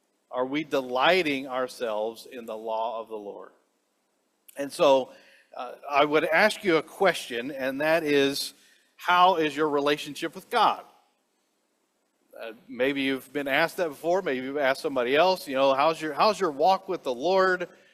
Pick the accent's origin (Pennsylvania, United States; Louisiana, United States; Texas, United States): Louisiana, United States; I come from Louisiana, and we have cedar trees. We have cedar trees and cypress trees that grow close to the water, sometimes in the water.